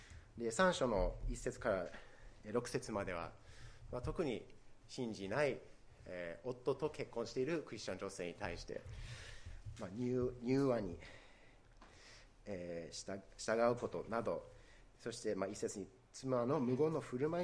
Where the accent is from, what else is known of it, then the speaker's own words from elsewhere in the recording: United States; Japanese is a second language; まあ、アメリカ、私はアメリカ人で、親戚のほとんどがアメリカに住んでいて、